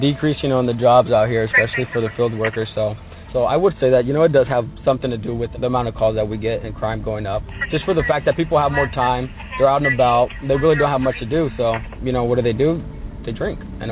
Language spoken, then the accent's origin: English; Fresno, California, United States; born there; I was born in Fresno.